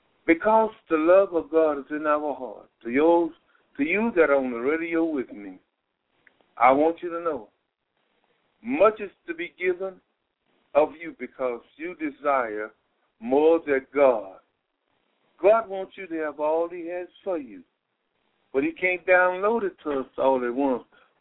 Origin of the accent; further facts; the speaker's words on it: Texas, United States; No, I'm a Texan. I love the Texas attitude. I love what is happening in Texas.